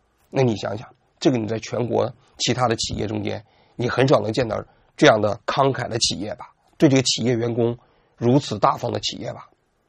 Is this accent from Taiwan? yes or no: no; China; 就是属于我们中国人特别喜欢讨论的范畴